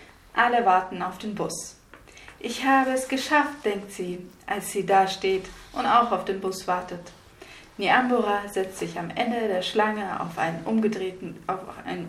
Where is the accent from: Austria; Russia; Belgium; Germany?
Russia; und ich komme aus Russland.